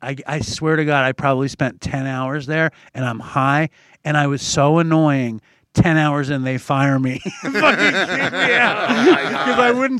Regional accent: Manhattan, New York, United States; born or raised there

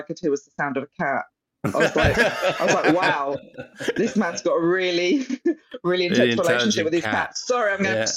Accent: East of England, United Kingdom; in Essex, but during the time of the Gulf War. Right. So, and I grew up in, I would say, quite a right-leaning Tory town. There was an army barracks

